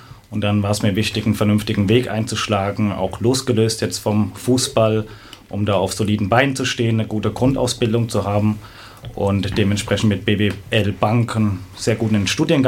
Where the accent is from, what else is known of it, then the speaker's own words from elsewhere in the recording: Weinheim, Baden-Württemberg, Germany; Also grundsätzlich bin ich ein Kind der Region, bin in Weinheim geboren, also unweit entfernt vom Waldhof. Bin dort aufgewachsen in der Nähe, in Weinheim zur Schule gegangen